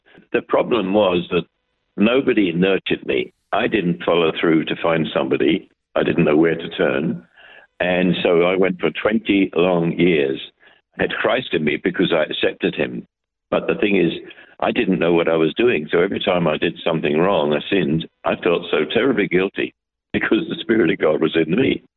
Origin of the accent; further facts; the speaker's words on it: London, United Kingdom; Yes, I was born in London, southeast of London, in 1939 at the beginning of the war.